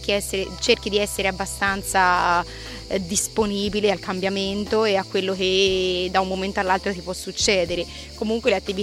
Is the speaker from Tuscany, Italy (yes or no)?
yes; Prato, Tuscany, Italy; nonostante vengo da Prato e le 5 ore di macchina